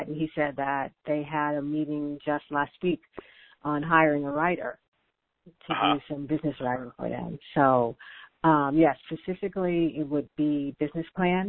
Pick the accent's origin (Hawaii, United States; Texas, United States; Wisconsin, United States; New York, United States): Texas, United States; Fort Worth; The second one was to start small here in my hometown, which is Fort Worth, Texas.